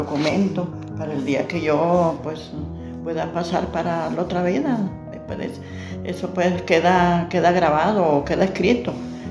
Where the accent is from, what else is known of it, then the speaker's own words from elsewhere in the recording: Honduras; moved away; Soy hondureña.